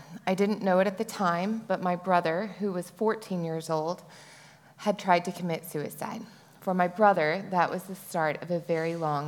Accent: Dallas, Texas, United States; Buckle up. I grew up in the Dallas area. I am the youngest of three with two older brothers.

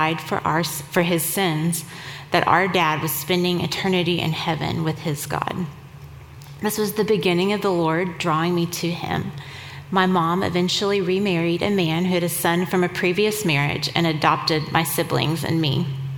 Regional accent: Dallas, Texas, United States; born there; I was born in Dallas.

